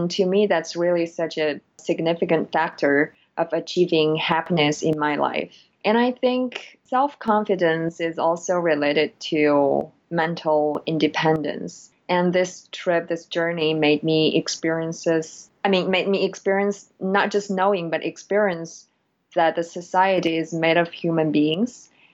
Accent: China; moved away as an adult; now in United States; So I am Chinese. I was born and raised in China, and actually I came to the U.S. 5 years ago.

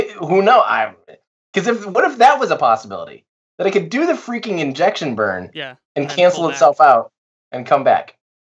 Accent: Iowa, United States; I'm from Iowa.

